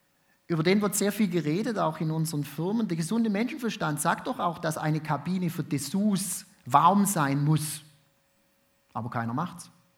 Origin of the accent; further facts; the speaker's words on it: Hamburg, Germany; Ich bin geboren in Hamburg, dort auch aufgewachsen